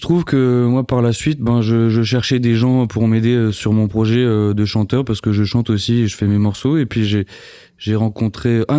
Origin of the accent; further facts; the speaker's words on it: United States; Et moi, j'ai grandi aux États-Unis.